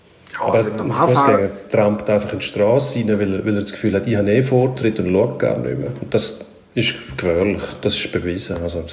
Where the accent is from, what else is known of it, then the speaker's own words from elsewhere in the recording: Switzerland; Das ist so Sozialromantik verfehlt, die bei uns in der Schweiz der Schwächste muss geschützt werden.